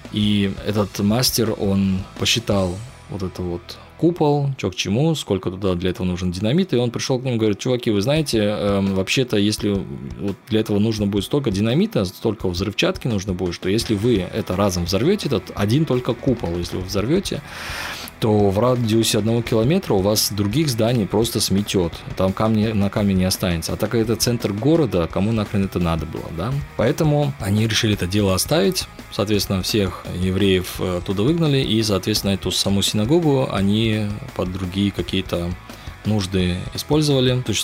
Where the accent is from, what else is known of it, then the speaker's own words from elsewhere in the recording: Essen, North Rhine-Westphalia, Germany; Это мой родной край. И, соответственно, это был польский край. Этот район до сих пор еще существует.